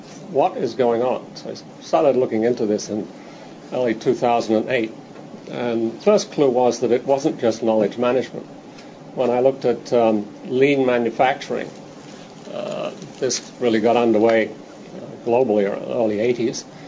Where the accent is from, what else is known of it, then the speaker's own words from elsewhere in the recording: Sydney, New South Wales, Australia; moved away as an adult; also born or lived in England; now in Washington, United States; I was born in Sydney, Australia. I grew up there. I studied psychology at Sydney University.